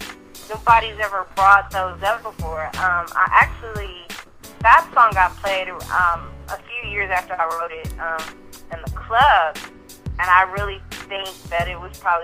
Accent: Oakland, California, United States; Yeah, you could say I'm from Oakland. I just consider myself from the Bay Area, but my mom is from Oakland.

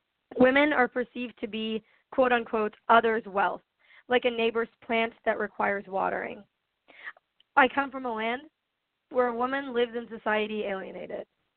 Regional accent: Johns Creek, Georgia, United States; I'm from Johns Creek, Georgia.

